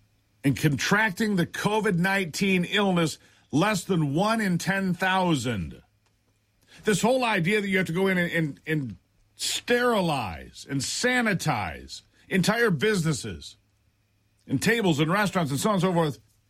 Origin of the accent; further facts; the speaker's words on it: Michigan, United States; Every day I read about businesses that have closed permanently in my home state of Michigan.